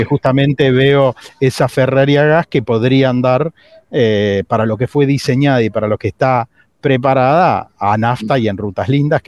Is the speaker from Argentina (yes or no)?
yes; Buenos Aires Province, Argentina; yo soy de Erol, sur de la provincia de Buenos Aires